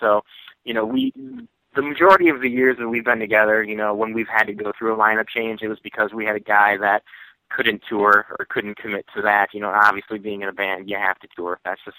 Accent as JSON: {"language": "English", "town": "Minneapolis", "region": "Minnesota", "country": "United States", "said": "You know, we're from Minneapolis, we're Midwest guys, and the West Coast, like, mentality is kind of a completely different thing for us, you know."}